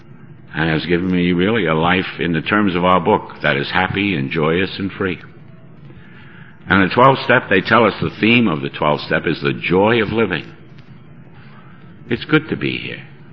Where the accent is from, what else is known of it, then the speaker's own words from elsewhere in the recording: Ireland; I'm still Irish. That hasn't changed.